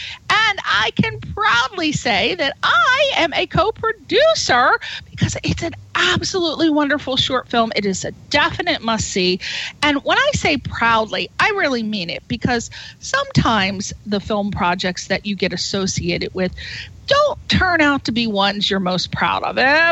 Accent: East Coast, United States; I'm Irish from the East Coast, and I talk like a drunken sailor

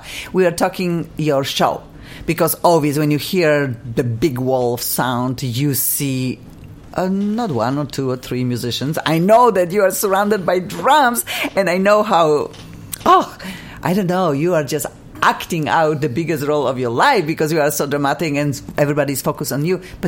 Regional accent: Poland; I'm from Poland, and I'm telling you, summer is short

